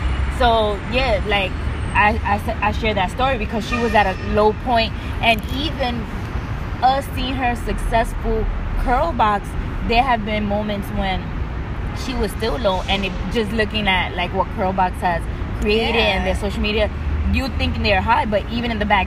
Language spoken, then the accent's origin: English; Bronx, New York, United States; And I mean, half of my life I grew up in the Bronx, so I gotta rap.